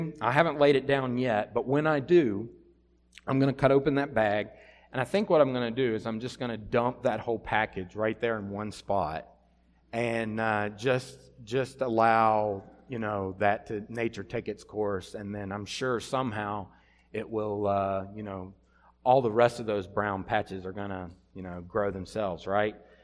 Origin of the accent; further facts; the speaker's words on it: Blacksburg, Virginia, United States; I'm from around this area. I grew up in Lusser's Gate down in Blacksburg.